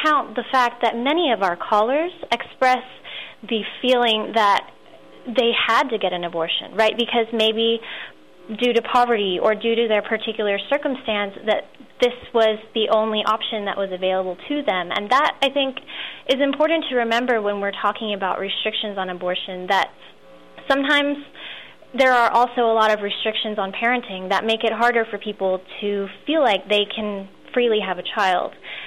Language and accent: English; Texas, United States; Well, first of all, I'm from Texas, and there's no such thing as sex ed here.